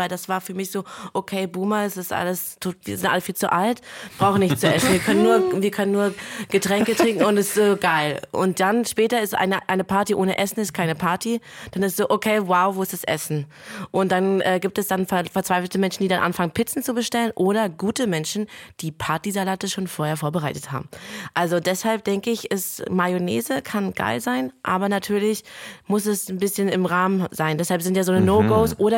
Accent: Lithuania; der ist dann halt ohne, bei uns in Litauen ohne Wurst, also mit auch Mayo, Erbse, Möhrchen und Kartoffeln.

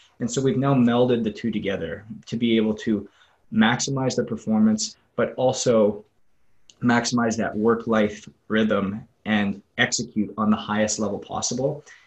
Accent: Canada; moved away as an adult; I grew up in Canada, played hockey, came down on a scholarship, and really never left.

